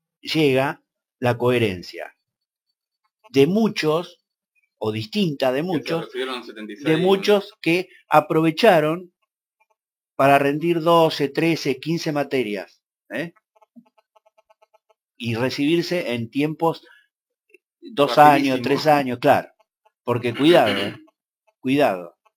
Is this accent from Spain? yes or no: no; Mar del Plata, Buenos Aires Province, Argentina; yo vengo de Mar del Plata